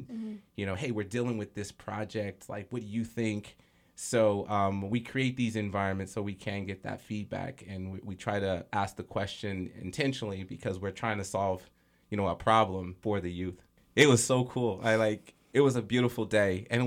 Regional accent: Oklahoma, United States; I grew up in Oklahoma. My father was the first Black police officer in Oklahoma, and he's been through a lot and really taught me how to fight my battles.

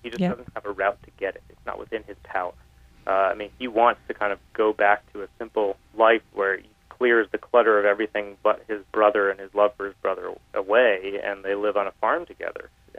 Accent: United States; absolutely an American novel, because I'm an American writer.

